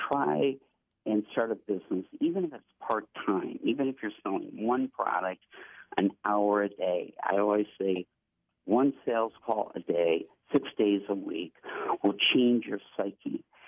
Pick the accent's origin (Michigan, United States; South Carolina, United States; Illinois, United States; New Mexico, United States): Michigan, United States; Flint; it's my hometown, actually, Flint, Michigan